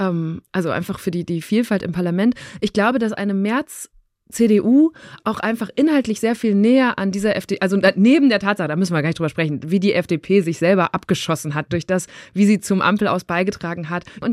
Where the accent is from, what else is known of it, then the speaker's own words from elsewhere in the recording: North Rhine-Westphalia, Germany; zum Beispiel in meinem Heimatbundesland NRW